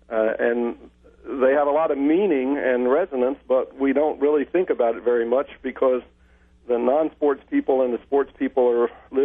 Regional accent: Atlanta, Georgia, United States; I almost went to Georgia Tech there in Atlanta, my hometown, to play for Bobby Dodd.

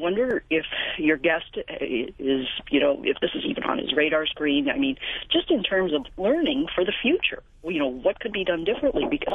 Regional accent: St. Louis, Missouri, United States; now in Wisconsin, United States; St. Louis, Missouri is my hometown. I moved up to Wisconsin in 2003.

